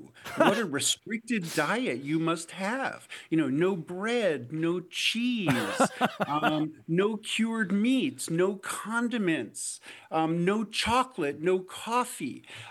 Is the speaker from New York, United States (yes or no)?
yes; New York City, New York, United States; I grew up in New York City as the grandchild of immigrants from Eastern Europe.